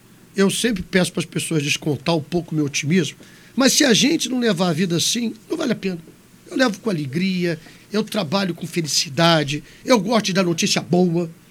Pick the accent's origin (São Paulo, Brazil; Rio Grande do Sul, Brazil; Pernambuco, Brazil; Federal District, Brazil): Pernambuco, Brazil; minha infância toda passando em Pernambuco, minha mãe é de Alagoas, mas vivia aí em Pernambuco.